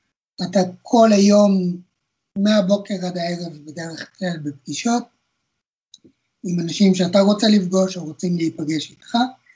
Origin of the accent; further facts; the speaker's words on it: Argentina; Hebrew is a second language; now in Israel; אפילו עוד לפני שעשיתי עלייה, בארגנטינה היה לנו גם טארי וגם אקסטי וקומודור 64, ככה שגיימינג זה משהו שמאוד משך אותי תמיד.